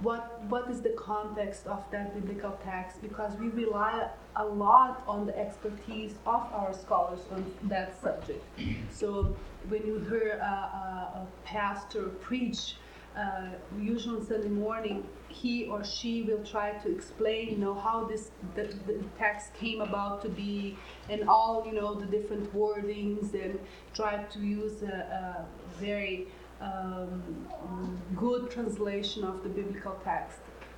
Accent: Brazil; English is a second language; I'm from Brazil.

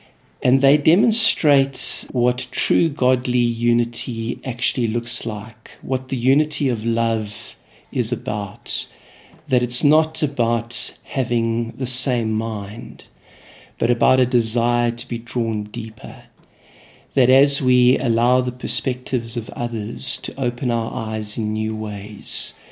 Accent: Durban, KwaZulu-Natal, South Africa; I come from Durban in South Africa.

